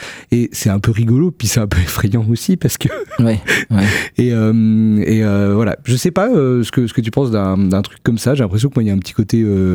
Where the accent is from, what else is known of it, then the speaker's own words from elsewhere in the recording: Beirut, Beirut Governorate, Lebanon; also born or lived in Syria; now in Western country; Mais ma ville c'est Beyrouth, c'est là que j'ai habité quand on est parti de la Syrie à cause de la guerre, c'est là qu'il y a mon école et toutes mes copines